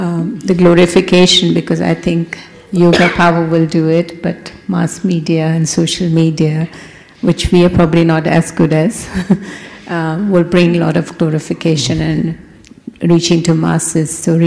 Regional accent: London, United Kingdom; I'm from London.

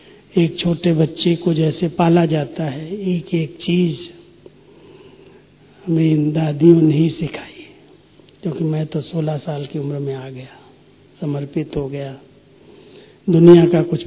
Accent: Uttar Pradesh, India; कानपुर के पास ही हमारा गांव है

